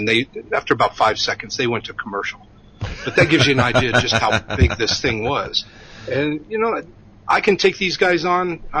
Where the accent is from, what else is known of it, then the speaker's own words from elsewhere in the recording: Indiana, United States; also born or lived in London, United Kingdom; I was raised in the Air Force. I was born in London, England. My dad was Air Force. I grew up near Grissom Air Force Base in Indiana.